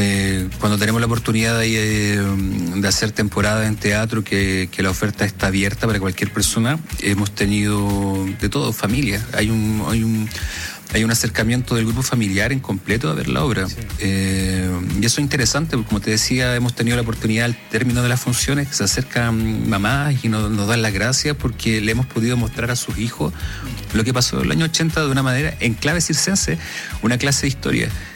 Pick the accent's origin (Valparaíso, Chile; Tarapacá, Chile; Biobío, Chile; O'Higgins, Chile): O'Higgins, Chile; Rancagua; Yo soy de Rancagua y para mí era súper clásico, chico, día domingo